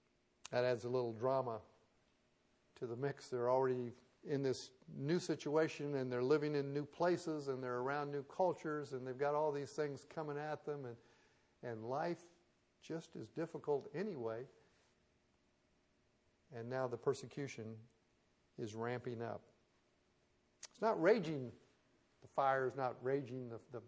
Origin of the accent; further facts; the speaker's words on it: Kansas City, Missouri, United States; now in Memphis, United States; Now, I get that. I'm from Kansas City.